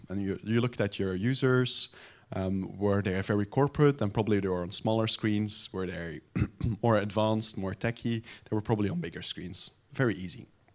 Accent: Belgium; I'm a Belgian.

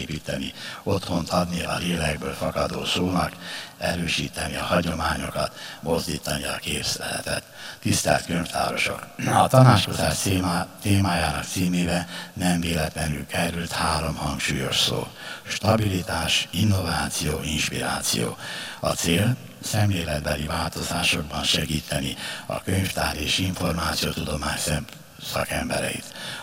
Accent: Győr, Győr-Moson-Sopron, Hungary; a Magyar Könyvtárosok Egyesülete vándorgyűlését szülővárosomban tartja

